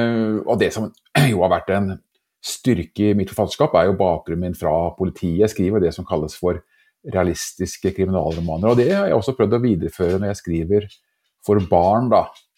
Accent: Bamble, Telemark, Norway; det hjemme jeg vokste opp i, hjemme i Bamble med mor og far eller hjemmeværende mor

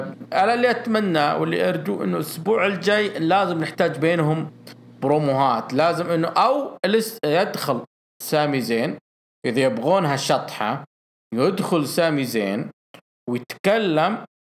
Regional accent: Saudi Arabia; وجهة نظري في هذا النوع أنه ما ينفع عندنا بالسعودية

